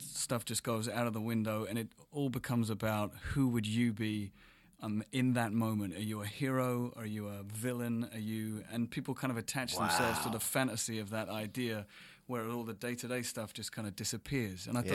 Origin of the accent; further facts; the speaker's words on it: London, United Kingdom; kids growing up in London, we watch a lot of shows coming out of America